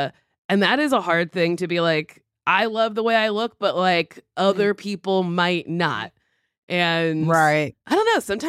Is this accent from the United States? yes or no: yes; Chicago, Illinois, United States; I'm like, you're from the suburbs. I've never seen you on the south side.